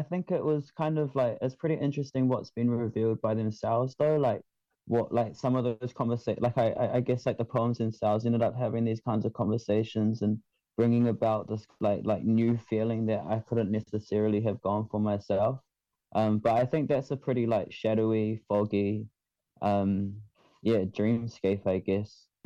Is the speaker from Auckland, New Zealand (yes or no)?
yes; Manurewa, Auckland, New Zealand; also born or lived in Kaisahu; I'm from Kaisahu, but I was raised in Manurewa.